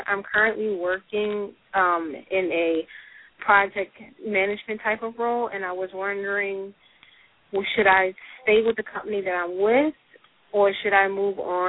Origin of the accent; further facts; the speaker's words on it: Maryland, United States; I'm from Maryland.